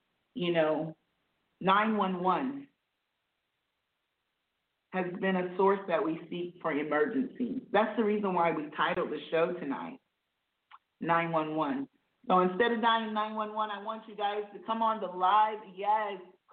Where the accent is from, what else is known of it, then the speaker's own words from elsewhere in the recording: South Carolina, United States; Growing up in South Carolina, I graduated from a historical black college, Claflin University.